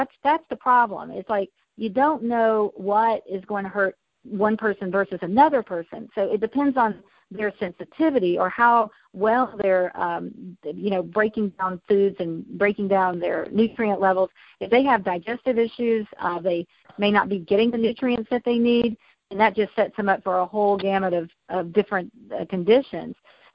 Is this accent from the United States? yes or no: yes; the South, United States; I am from the South and I will drink my half and half tea at lunchtime.